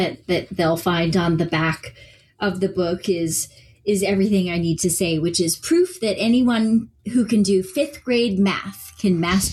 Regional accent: Michigan, United States; now in Bay Area, United States; I grew up in Michigan, but I've lived in the Bay Area for the last 25 years.

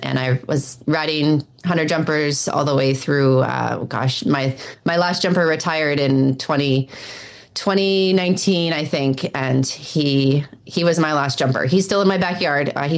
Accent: Oakland, California, United States; now in Virginia, United States; I did. I'm from Northern California, from Oakland, California.

